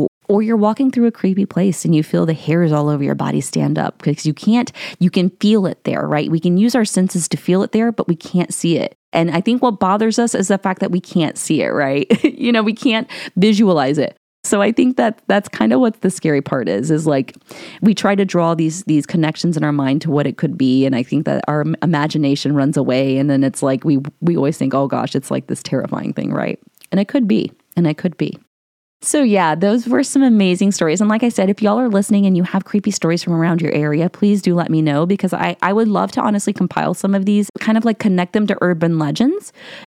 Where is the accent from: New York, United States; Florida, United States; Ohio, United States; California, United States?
Ohio, United States; So when we moved up to back up to Ohio, we lived in this a house that was out in the country. And like where I lived was a very small town. It's considered a village, actually, where kind of like my family's from.